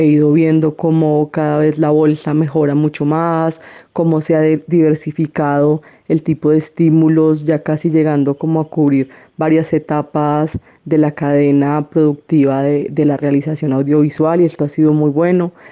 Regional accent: Pereira, Risaralda, Colombia; Soy pereirana.

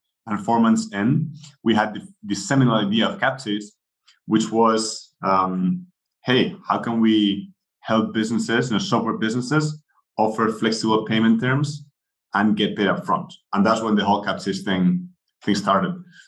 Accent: Spain; I'm from Spain, so I grew up there.

